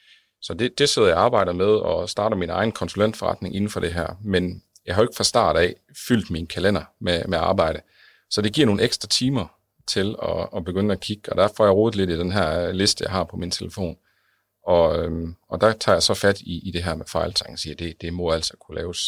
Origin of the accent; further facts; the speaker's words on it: West Jutland, Denmark; i 3 byer omkring det vestjyske, hvor jeg kommer fra